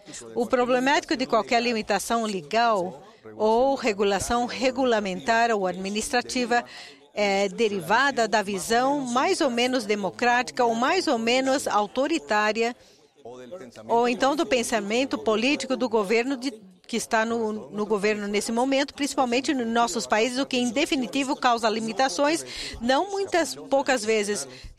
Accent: Venezuela; venho da Venezuela.

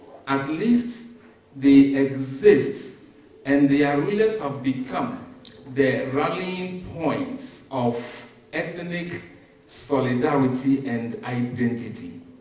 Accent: Ghana; So I, for example, I am a Fanti, but I am a Ghanaian. But I'm also a Christian.

